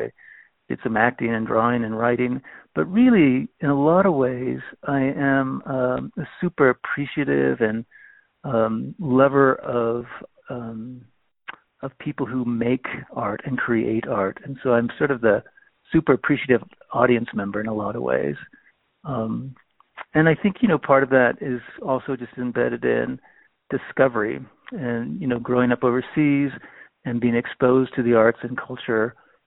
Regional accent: Philippines; also born or lived in Singapore; I grew up elementary school in Singapore and high school in the Philippines.

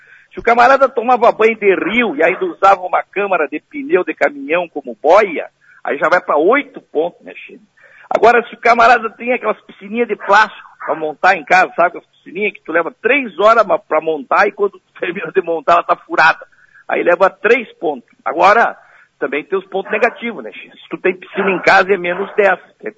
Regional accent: Uruguaiana, Rio Grande do Sul, Brazil; aí eu me lembro das temporadas de férias, quando eu era piá lá em Uruguaiana.

